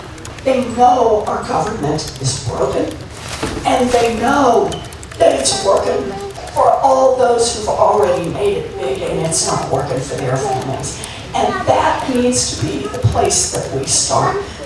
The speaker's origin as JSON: {"language": "English", "region": "Oklahoma", "country": "United States", "tie": "born or raised there", "said": "Remember I told you I grew up in Oklahoma? All three of my brothers still live in Oklahoma."}